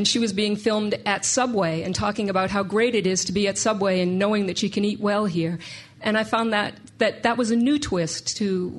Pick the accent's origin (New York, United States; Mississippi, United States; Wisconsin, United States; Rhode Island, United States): Rhode Island, United States; Providence; I'm from Providence.